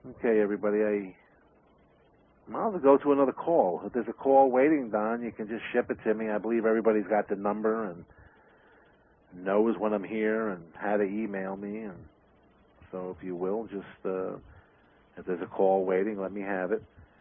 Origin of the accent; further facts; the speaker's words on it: Queens, New York, United States; accent: New York; also born or lived in Brooklyn; now in Albany, United States; I was born and raised in Queens and Brooklyn, and we moved upstate. So you hear a little country and you hear a little city in me.